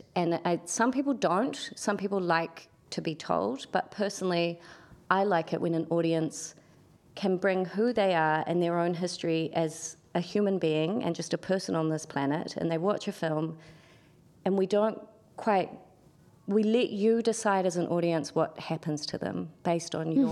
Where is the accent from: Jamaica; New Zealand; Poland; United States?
New Zealand; And as a New Zealander, we're quite self-deprecating